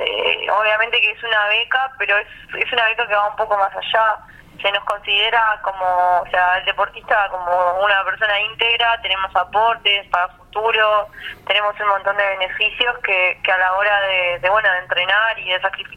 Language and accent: Spanish; Flores, Uruguay; yo soy del interior, soy de Flores